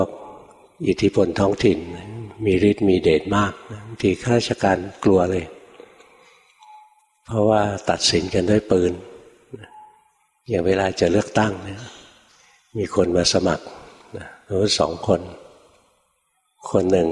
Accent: Bangkok, Thailand; อยู่บ้านเกิดอยู่ในกรุงเทพถนนบริพัตรอยู่บ้านเกิดเด็กเล็กๆนะ

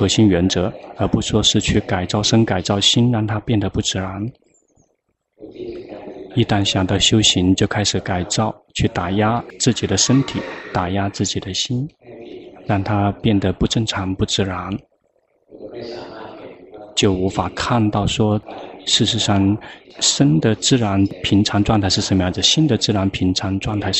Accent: Thailand; 我们泰国人很容易来

